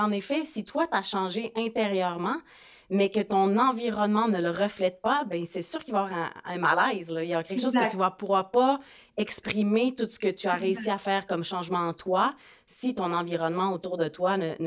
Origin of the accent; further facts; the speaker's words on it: Switzerland; now in Canada; tu sais, moi, je viens de la Suisse, puis oui, la Suisse, c'est très hiérarchique aussi.